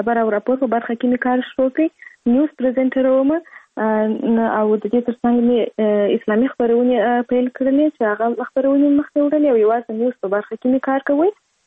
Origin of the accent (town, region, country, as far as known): Kandahar, Afghanistan; born or raised there